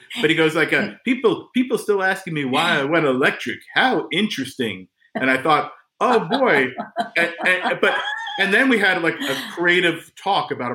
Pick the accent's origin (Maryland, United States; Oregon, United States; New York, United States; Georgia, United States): New York, United States; you know, I'm from New York, New Jersey.